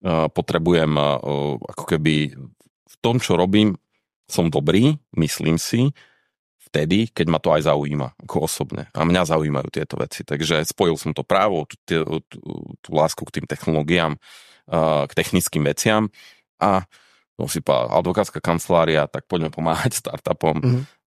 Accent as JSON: {"language": "Slovak", "town": "Košice", "region": "Košice Region", "country": "Slovakia", "also_born_or_lived": "Prague", "moved": "as an adult", "said": "Ja som teda z Košic priamo a som si povedal, že asi by to bola lepšia experience študovať niekde, byť na internáte a podobne."}